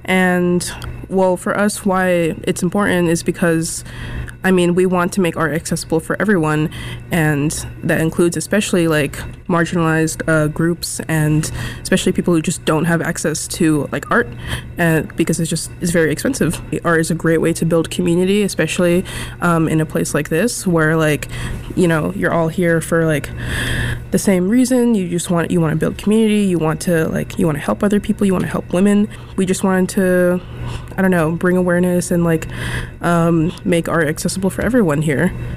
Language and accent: English; Fairfield, Connecticut, United States; I am from Fairfield, Connecticut, and I'm a current student at UW-Madison.